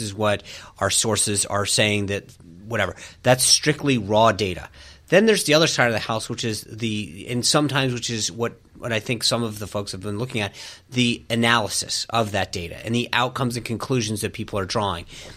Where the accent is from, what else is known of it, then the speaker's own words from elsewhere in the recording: Rhode Island, United States; So as I mentioned earlier, I grew up in Rhode Island.